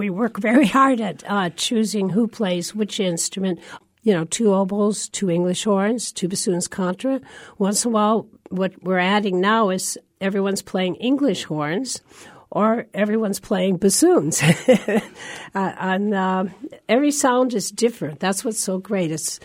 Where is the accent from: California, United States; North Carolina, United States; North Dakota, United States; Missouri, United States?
North Dakota, United States; I am from North Dakota. I graduated from Grand Forks Central, and we're going to be playing in Grand Forks for the first time this year.